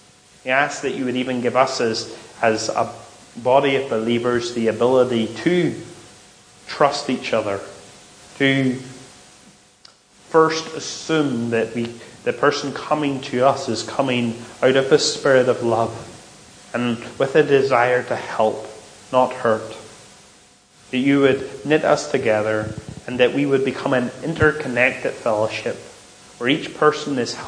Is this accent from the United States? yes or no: no; Northern Ireland, United Kingdom; We are Northern Irish, in a sense, but we're not.